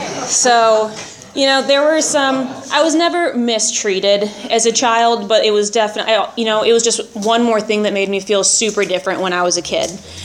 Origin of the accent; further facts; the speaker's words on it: California, United States; I grew up in Orange County. That's where I just moved from.